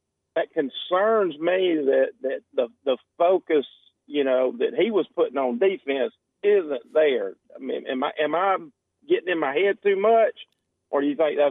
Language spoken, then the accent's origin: English; Hope Hull, Alabama, United States; I grew up here in the Hope Hull area. I'm a Hooper Academy guy.